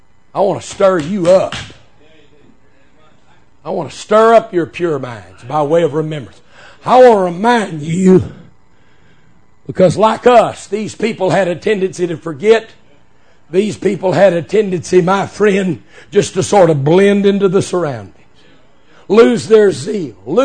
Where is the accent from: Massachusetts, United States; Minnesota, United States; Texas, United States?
Texas, United States; Midland; born there; Used to live in the Permian Basin. I was born out in West Texas in the oil fields of Midland, Odessa.